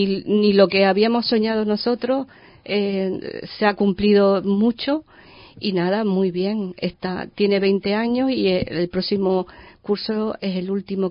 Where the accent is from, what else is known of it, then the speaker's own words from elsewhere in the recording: Córdoba, Andalusia, Spain; Bueno, nosotros venimos de Córdoba. Llevamos tres cursos aquí.